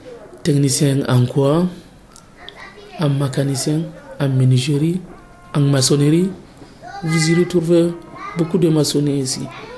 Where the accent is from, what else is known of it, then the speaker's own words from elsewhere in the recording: Cameroon; On est tous conscients qu'on est de Camerounais.